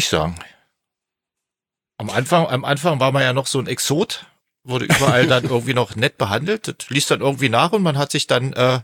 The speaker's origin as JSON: {"language": "German", "region": "East Germany", "country": "Germany", "tie": "born or raised there", "said": "ich habe viel Spaß gehabt in meiner Jugend in der DDR."}